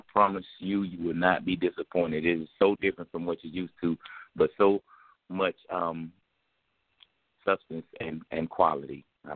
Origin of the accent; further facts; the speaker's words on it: Decatur, Georgia, United States; then we're going to hit my hometown, Decatur, the deck, you know what I'm saying, Atlanta, Georgia, February the 2nd